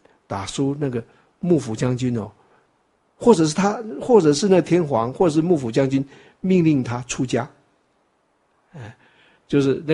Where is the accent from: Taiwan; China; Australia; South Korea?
China; 那我们中国人就是很干脆了